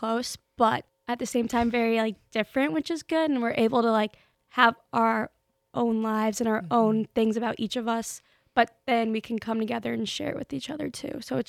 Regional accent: Ohio, United States; just to stay in state since we're from Ohio.

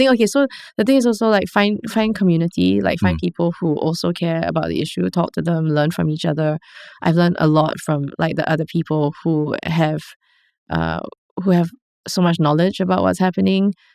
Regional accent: Singapore; So this is the part that's also scary as a Singaporean, right?

